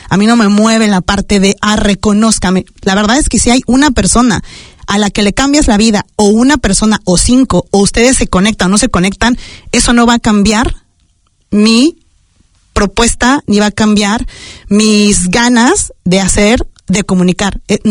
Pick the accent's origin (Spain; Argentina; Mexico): Mexico; moved away; Siempre he estado muy pegada a todo lo que pasa en mi país. Desde que llegué a este país en el 2009